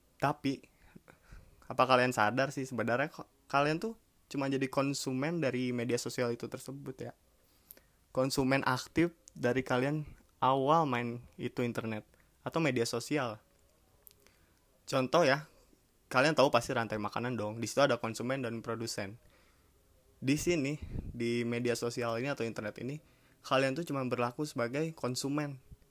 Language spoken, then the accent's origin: Indonesian; Bandung, West Java, Indonesia; born there; Gue lahir di Bandung tahun 97, tepatnya tanggal 9 bulan September.